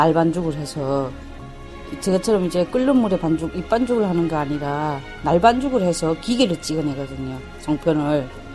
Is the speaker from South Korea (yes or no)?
no; Chongjin, North Hamgyong, North Korea; 내 고향이 장경북도 청진이 나오더라고요. 진짜 내 살던 청진은 좋은 곳이었어요. 예, 바다가 끼어 있고 국경이 중국 국경, 러시아 국경이 다 끼어 있거든요.